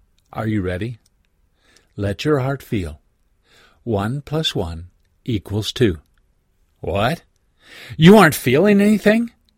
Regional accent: West Virginia, United States; I grew up in West Virginia and can remember being up in the morning watching those first beams of light cresting over the mountains

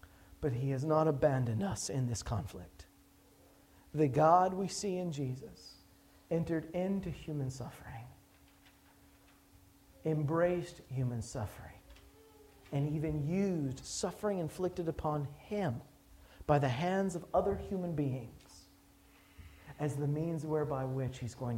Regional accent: United States; I'm from the States, so I can be that, say that.

